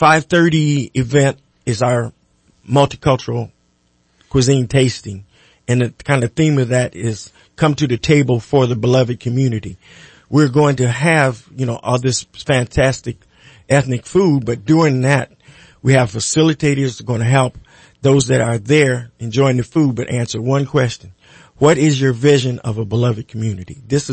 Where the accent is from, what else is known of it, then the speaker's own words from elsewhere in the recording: California, United States; now in Redding, United States; And now being in Redding, California, I came from Southern California. I worked in corrections.